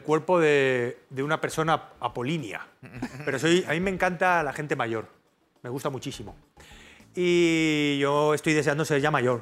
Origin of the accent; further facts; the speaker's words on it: Albacete, Castilla-La Mancha, Spain; Soy el Dostoyevsky de Albacete.